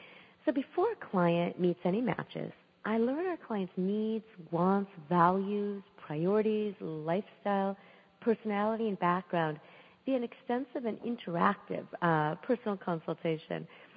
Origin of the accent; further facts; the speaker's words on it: United States; as an Indian American born and raised in the U.S., with an understanding of the successful blending of Indian and American cultures